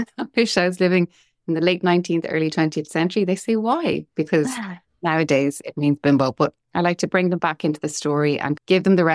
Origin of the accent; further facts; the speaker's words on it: Dublin, Leinster, Ireland; We have London, New York, Venice, Dublin, my hometown.